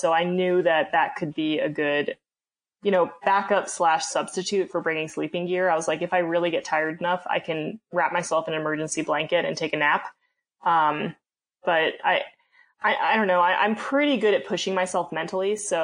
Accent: Jackson, United States; But yeah, no, I grew up in Jackson for the most part.

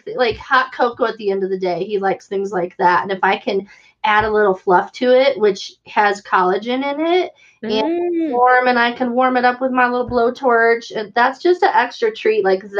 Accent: Valparaiso, Indiana, United States; This business wouldn't exist, you know, in my hometown of Valparaiso, Indiana.

